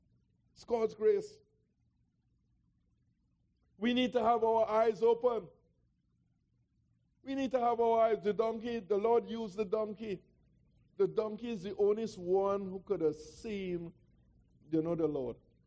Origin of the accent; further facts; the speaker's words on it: Trinidad & Tobago; I'm no African and I'm no American. I tell them that. Don't call me that. I'm a born Trini. That's my nationality.